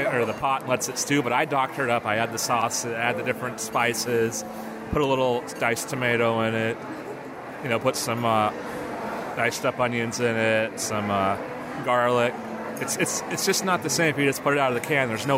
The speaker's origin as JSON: {"language": "English", "region": "Pacific Northwest", "country": "United States", "said": "Qualifies that we're from the Northwest, so there's really no Italian roots or anything there."}